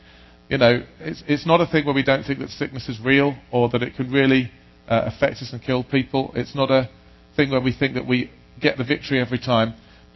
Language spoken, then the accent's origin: English; England, United Kingdom; I'm still slightly in shock as an Englishman at your unseasonable November weather.